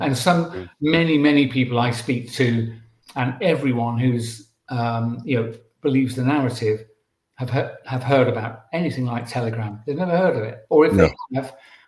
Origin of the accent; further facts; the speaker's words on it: Birmingham, West Midlands, United Kingdom; born there; I was born in Birmingham, you know.